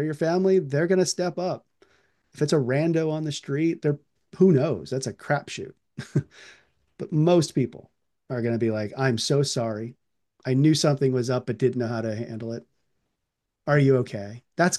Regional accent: the Dakotas, United States; I come from the Dakotas where when we talk about culture, drinking is just

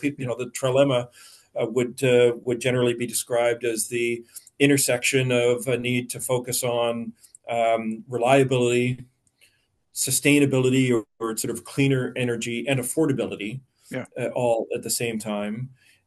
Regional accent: Ontario, Canada; now in Nova Scotia, Canada; Yeah, so I grew up in Ontario. I didn't grow up in Nova Scotia

